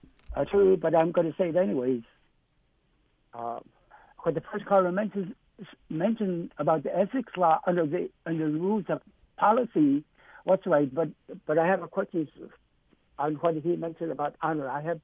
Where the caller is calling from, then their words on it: Eek, Alaska, United States; I'm calling from Eek.